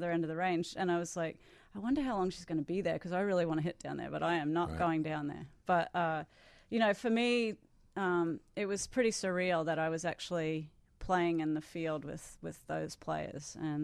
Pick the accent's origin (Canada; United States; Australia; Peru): Australia; Well, when I was growing up in Australia, for the most part of my childhood, we had two television stations.